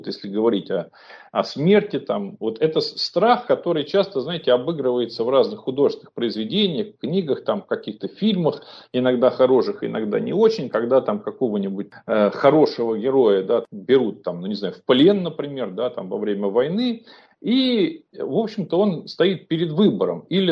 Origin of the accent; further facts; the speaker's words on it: Saint Petersburg, Russia; если в моем родном городе, да, в Ленинграде